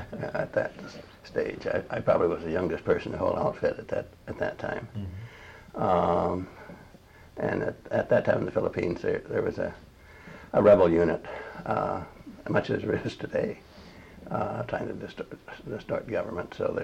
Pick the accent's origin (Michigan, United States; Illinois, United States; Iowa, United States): Michigan, United States; Milan; I was born in Milan, Michigan, and raised there until through high school. Uh-huh. Then I left Milan, never to return.